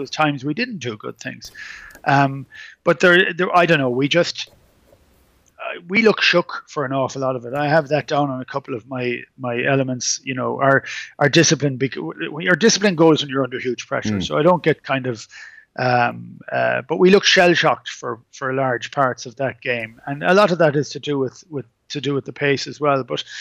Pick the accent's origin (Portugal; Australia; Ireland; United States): Ireland; It just wasn't a joy to watch as an Irish has-been or as an Irish fan.